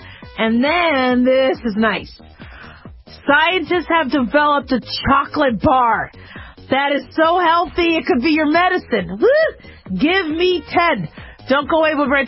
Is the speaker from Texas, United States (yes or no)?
no; Arizona, United States; I'm from Arizona. I would think Cardinals are going to have this with the Rams